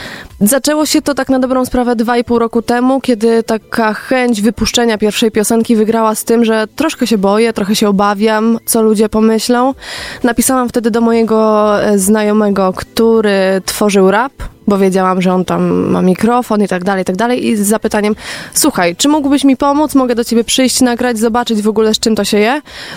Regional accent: Pabianice, Łódź Voivodeship, Poland; Pochodzę z Pabianic, natomiast czasem przebywam w Łodzi.

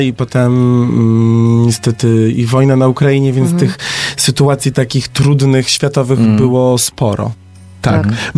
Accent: Szczytno, Warmian-Masurian Voivodeship, Poland; Ja jestem ze Szczytna. Ja jestem chłopak z Mazur, więc przyjechałem tutaj z jednego troszeczkę mniejszego akwenu do trochę większego akwenu.

